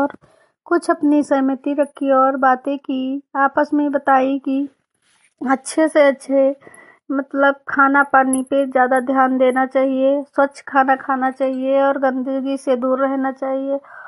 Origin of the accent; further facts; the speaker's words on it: Laxmanpur Gangapur, Uttar Pradesh, India; ग्राम Lakshmanpur Gangapur, post कुतरा बाजार, ग्राम Lakshmanpur Gangapur, block Jamuna, जिला श्रावस्ती।